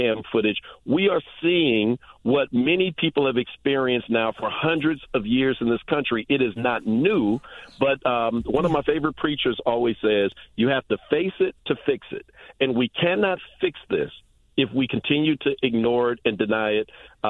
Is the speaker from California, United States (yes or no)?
yes; Oakland, California, United States; I grew up in East Oakland, California, and I guarantee you almost any black person in any major city in America can give you similar stories